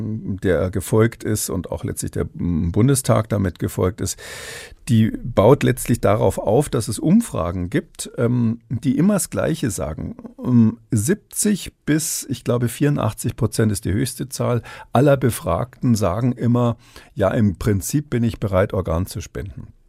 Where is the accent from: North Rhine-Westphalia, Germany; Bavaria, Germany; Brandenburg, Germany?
Bavaria, Germany; als Bayer habe ich da Hemmungen